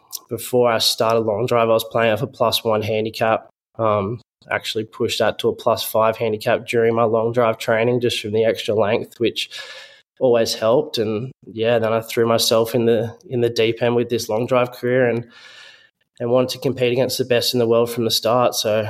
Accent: Gold Coast, Queensland, Australia; So I got pushed into my first amateur event, which was in my hometown on the Gold Coast.

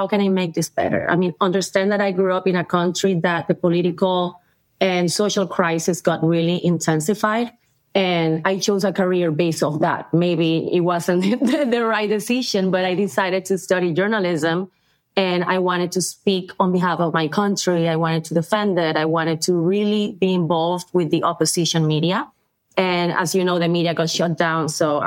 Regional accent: Venezuela; English is a second language; I'm from Venezuela. So I was born and raised in Venezuela. I have European parents.

